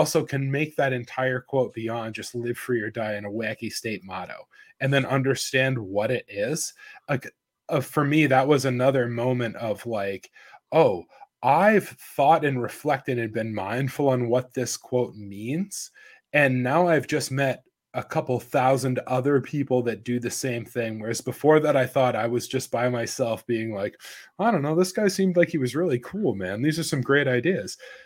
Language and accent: English; New Hampshire, United States; So I grew up in New Hampshire. I was a history teacher, social studies, government economics.